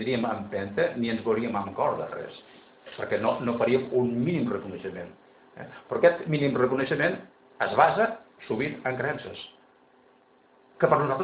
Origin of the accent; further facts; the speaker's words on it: Catalonia, Spain; jo també vinc de Vallès